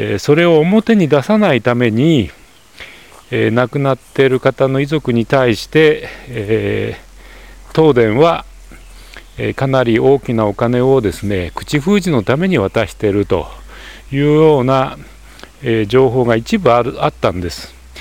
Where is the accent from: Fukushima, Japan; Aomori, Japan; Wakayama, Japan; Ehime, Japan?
Fukushima, Japan; Iwaki; 地元いわき市の駅前にありますイトーヨーカドー